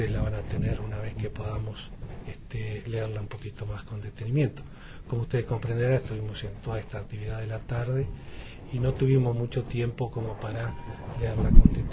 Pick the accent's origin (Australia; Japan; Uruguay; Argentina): Uruguay